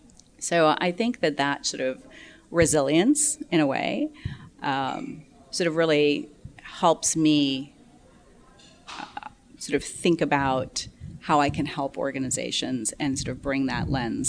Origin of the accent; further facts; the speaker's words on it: Lagos, Nigeria; also born or lived in Mumbai, India / England; So I was born in Bombay, India, and moved to Nigeria in Lagos when I was very young. I was about a year and a half, 2 years old. I spent elementary years there, went to boarding school in England